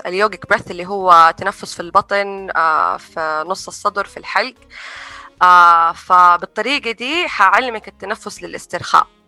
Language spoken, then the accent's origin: Arabic; Saudi Arabia; also born or lived in abroad; بحكم أني أنا كنت عايشة برا السنين هذه كلها. وجدت أنه تجربتي في طفولتي هنا في السعودية هي حجر الأساس حقي، فمهما أنا عشت برا فأنا حأرجع وأكون